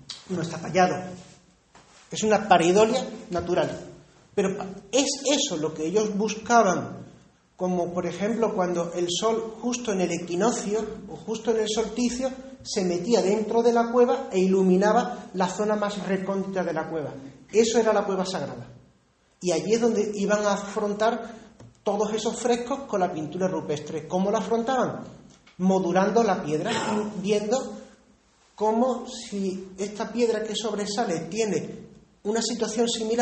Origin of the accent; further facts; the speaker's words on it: Spain; somos españoles